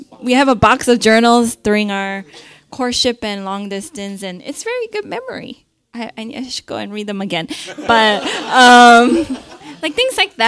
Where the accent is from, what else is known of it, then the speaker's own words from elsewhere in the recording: United States; You know, he was raised in Singapore and I was raised in America, and, you know, he's Chinese, I'm Korean.